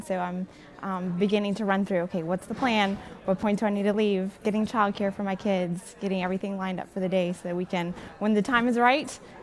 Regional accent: Ponchatoula, Louisiana, United States; I actually grew up in Ponchatoula, but my mom had 5 natural births, and I was born with a midwife.

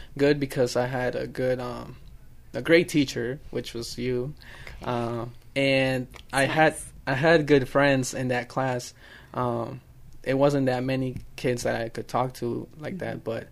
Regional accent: El Carrizalito, Guanajuato, Mexico; I was born on October 4th, 1994, in a small town called El Carrizalito. That's in the state of Guanajuato, in the city of Irapuato.

